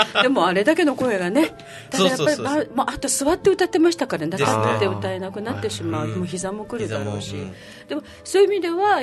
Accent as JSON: {"language": "Japanese", "region": "Okinawa", "country": "Japan", "tie": "born there", "said": "やっぱさ沖縄で生まれている私たちみんな沖縄生まれですよね。"}